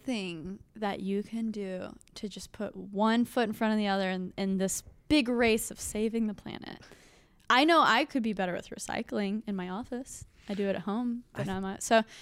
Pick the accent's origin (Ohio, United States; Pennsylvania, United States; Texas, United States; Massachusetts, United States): Texas, United States; Like, I'm Texan, guys. I grew up on hamburgers, but I actually haven't eaten red meat in over a year